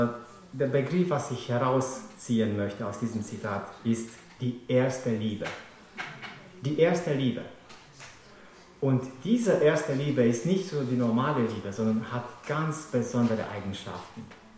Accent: Romania; German is a second language; Ich war circa 12 Jahre alt. Das war in meinem Heimatland in Rumänien.

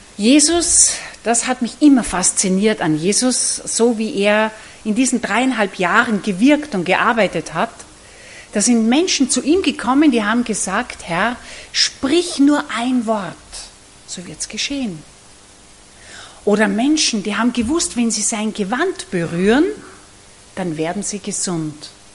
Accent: Salzburg, Austria; now in Gaißau, Austria; Ich komme aus Vorarlberg, das kennt ihr wahrscheinlich, aus dem Ländle. Meine Sprache ist nicht vorarlbergerisch, ich komme aus Salzburg. Aber ich lebe 35 Jahre in Vorarlberg und ich lebe direkt im äußersten Westen, das heißt in Geissau, das direkt an der deutschen Grenze ist.

